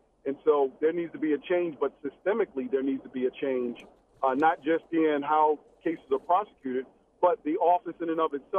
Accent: Baltimore, Maryland, United States; Having been born and raised in Baltimore City and my beginnings and how I got to where I am, I have not forgotten what Baltimore has done for me

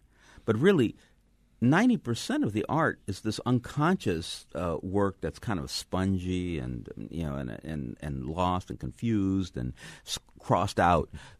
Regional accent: California, United States; I blame that I'm coming from California, you know.

